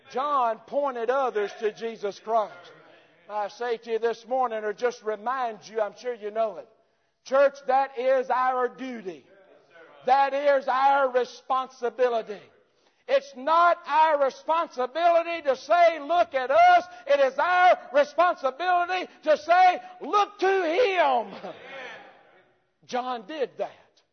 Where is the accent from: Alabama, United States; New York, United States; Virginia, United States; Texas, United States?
Alabama, United States; I know it's poor English, but I'm from Alabama, so y'all just forgive me.